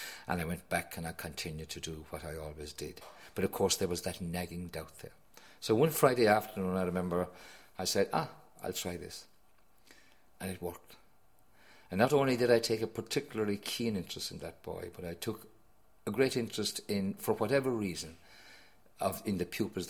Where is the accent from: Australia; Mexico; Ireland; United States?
Ireland; Munster; I said, I'm from Kerry.